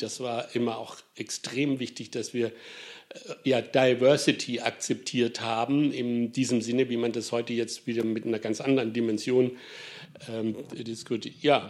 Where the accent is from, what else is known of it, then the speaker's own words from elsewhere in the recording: Ispringen, Baden-Württemberg, Germany; born there; ich bin natürlich ein Schwabe, also jedenfalls ein Baden-Württemberger im wahrsten Sinn des Wortes, weil ich bin in Ispringen geboren, das ist bei Pforzheim